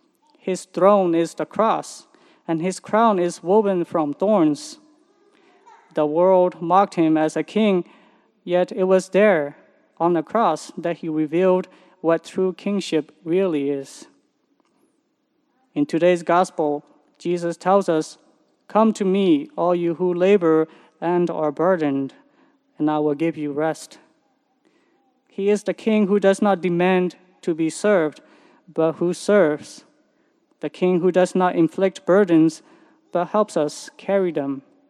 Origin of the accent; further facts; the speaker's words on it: Myanmar; Growing up in Myanmar, my understanding of kings was limited. In school, we learned about the many things of Burma, many kings of Burma in history class.